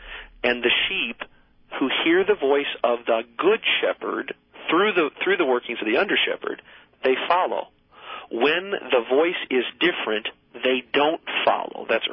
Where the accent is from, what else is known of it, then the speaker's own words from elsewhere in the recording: Edwardsville, Illinois, United States; Edwardsville's my hometown.